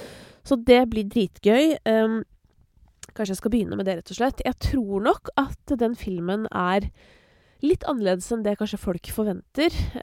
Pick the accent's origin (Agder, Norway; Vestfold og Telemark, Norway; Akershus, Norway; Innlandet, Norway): Akershus, Norway; Oppegård; jeg kommer jo fra Oppegård kommune.